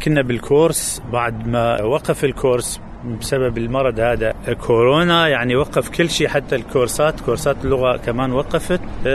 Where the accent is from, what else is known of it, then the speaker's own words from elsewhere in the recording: Syria; German is a second language; Ich komme aus Syrien. Ich bin Kurde.